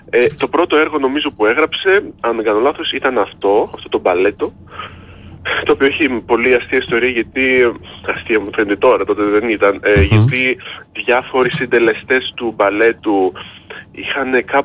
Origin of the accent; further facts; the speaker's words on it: Preveza, Epirus, Greece; είμαι από την Πρέβεζα, δεν είμαι Αθηναίος, είμαι, οπότε και εγώ παιδί της επαρχίας κατά κάποιο τρόπο.